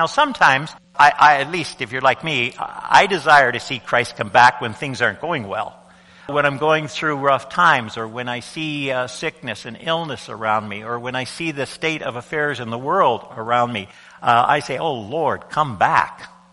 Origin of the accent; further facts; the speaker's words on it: Cape Breton, Nova Scotia, Canada; I was raised in Cape Breton, Nova Scotia, which is the true island.